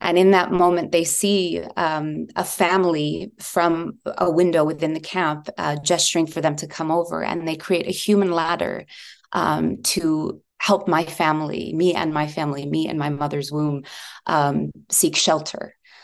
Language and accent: English; United States; But from a very early age, I grew up in the United States.